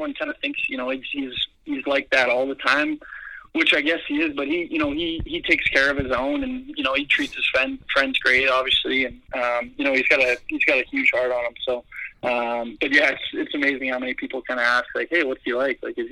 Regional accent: Canada; just as Canadian, at least a lot of me and, like, my buddies will kind of do it

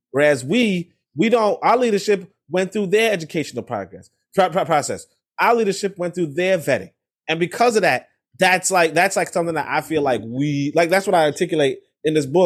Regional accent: New York, United States; you know, I'm from New York. I so we don't have that great opinion of George Bush.

